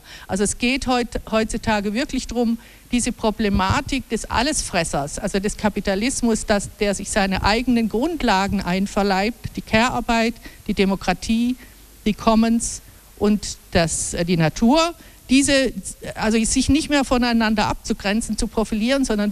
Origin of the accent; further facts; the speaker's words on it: Switzerland; auch bei uns in der Schweiz.